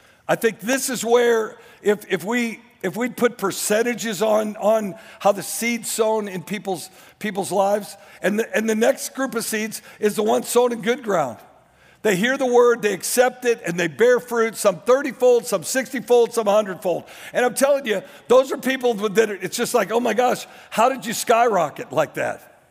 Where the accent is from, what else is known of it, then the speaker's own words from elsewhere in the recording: Warrington, North West England, United Kingdom; I'm from Warrington. You can't expect for me to make this hurdle.